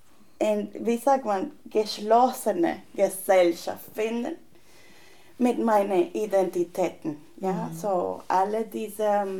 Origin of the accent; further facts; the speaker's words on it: Caracas, Capital District, Venezuela; German is a second language; now in Dresden, Germany; ich komme aus Caracas, ja, so Venezuela ist nicht LGBT-friendly